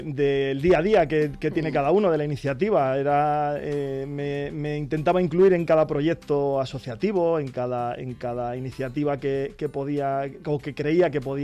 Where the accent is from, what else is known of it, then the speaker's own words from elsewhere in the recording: Torrelaguna, Community of Madrid, Spain; Yo soy de Torrelaguna.